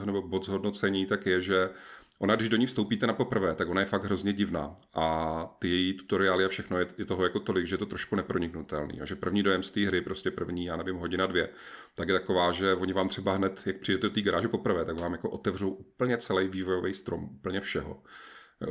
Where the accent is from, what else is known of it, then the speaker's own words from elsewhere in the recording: Olomouc Region, Czechia; protože já jako člověk, který část dětství strávil na horách, v Jeseníkách, tak prostě já mám obrovský jako vztah k horské přírodě